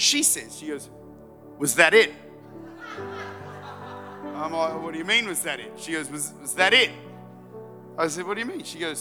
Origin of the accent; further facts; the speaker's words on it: South Australia, Australia; I'm from South Australia.